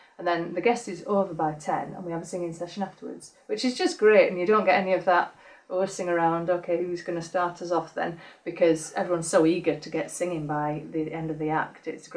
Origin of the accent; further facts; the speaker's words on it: Newcastle, North East England, United Kingdom; now in Sheffield, United Kingdom; I came down from Newcastle, which obviously has got a bit of a scene going on there